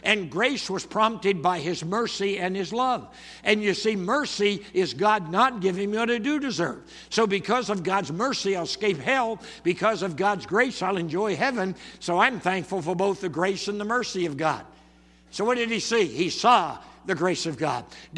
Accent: Canada; Now, I come from Canada originally, so if you're Canadian, you've got to be a hockey fan.

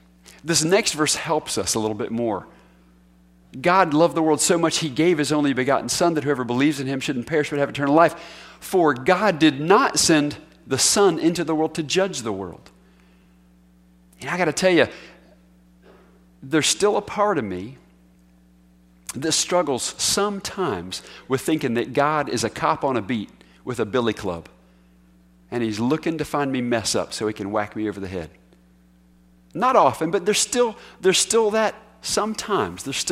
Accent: United States; born there; because I was born in America and go to church doesn't make me a Christian

